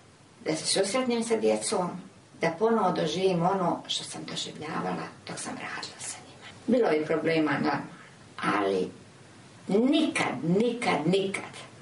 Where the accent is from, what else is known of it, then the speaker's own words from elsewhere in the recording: Republika Srpska, Bosnia & Herzegovina; a ja sam došla iz Ravne Semberije gdje je bilo sve